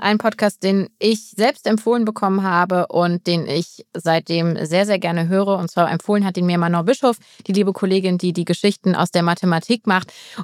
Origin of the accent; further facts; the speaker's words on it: Rhineland, Germany; Wir kommen beide aus dem Rheinland